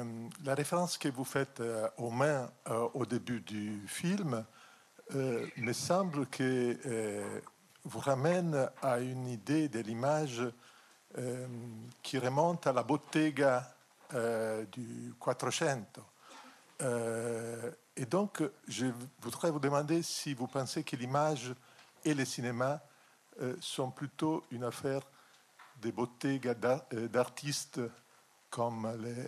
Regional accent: Italy; French is a second language; Je suis italien

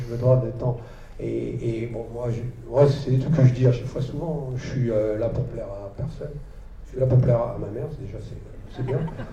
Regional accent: France; also born or lived in Australia; Sois discret, alors que je suis chez moi en France.

